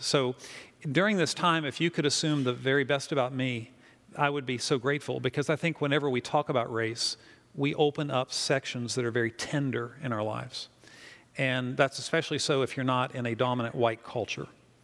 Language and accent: English; Virginia, United States; now in Fairfax County, United States; I grew up in the Shenandoah Valley where there wasn't much diversity. And they've grown up in a highly diverse school system here in Fairfax County